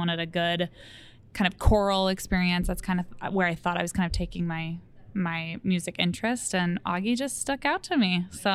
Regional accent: Tulsa, Oklahoma, United States; Yes. I grew up in Tulsa, Oklahoma.

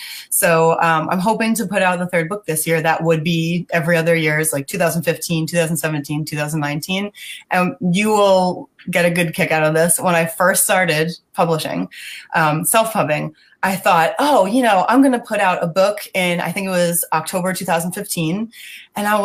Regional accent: New Jersey, United States; Yeah, no, I'm from New Jersey.

